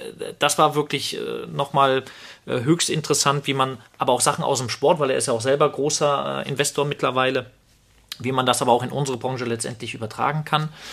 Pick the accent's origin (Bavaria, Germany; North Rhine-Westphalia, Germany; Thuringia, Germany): North Rhine-Westphalia, Germany; Karneval steht bei uns im Rheinland